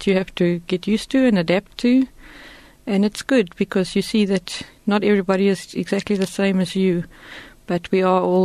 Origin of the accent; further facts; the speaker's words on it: Germiston, Gauteng, South Africa; I grew up in the Transvaal, in what is now Gauteng, in Germiston area. And I've lived there for 22 years with my parents.